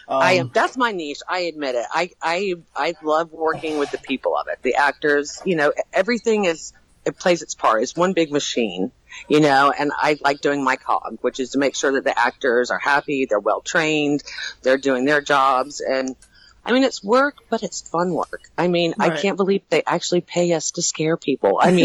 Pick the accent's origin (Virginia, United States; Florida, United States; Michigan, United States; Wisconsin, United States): Florida, United States; I grew up in the Central Florida area, and so there used to be like these old school haunts